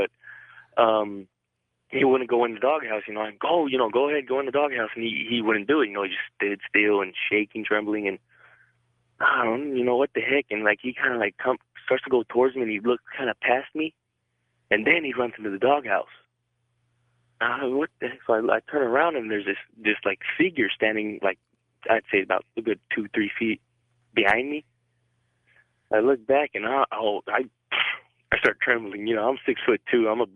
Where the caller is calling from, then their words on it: Whittier, California, United States; I'm calling from Whittier, California.